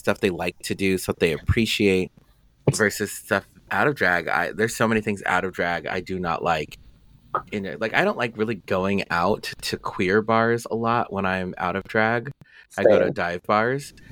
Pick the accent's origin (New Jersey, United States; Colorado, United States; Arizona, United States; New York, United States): Colorado, United States; cause like I'm from Colorado, like my mom lives in Colorado and stuff like that.